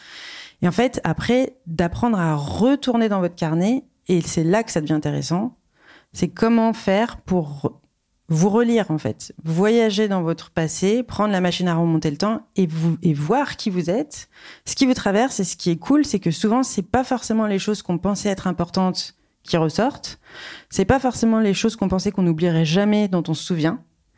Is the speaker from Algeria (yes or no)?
no; Reims, Grand Est, France; born there; je suis née à Reims, si vous voulez tout savoir